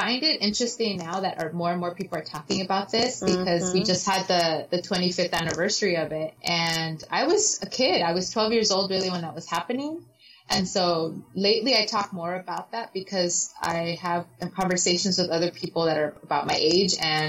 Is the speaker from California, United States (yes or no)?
yes; Inglewood, California, United States; So we ended up living in Inglewood.